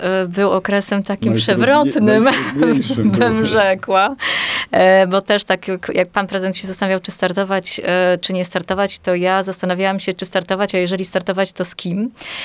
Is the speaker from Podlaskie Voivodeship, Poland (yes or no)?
yes; Białystok, Podlaskie Voivodeship, Poland; dlatego że na Dziesięcinach się wychowałam, w tej chwili mieszkam na Wysokim Stoczku, cały czas jestem związana z tym obszarem.